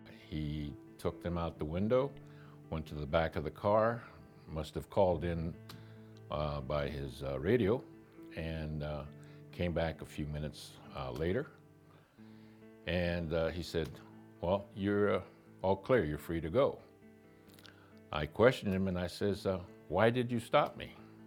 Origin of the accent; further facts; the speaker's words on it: Arizona, United States; I was born and raised in Arizona, and I'm a citizen for 70 plus years.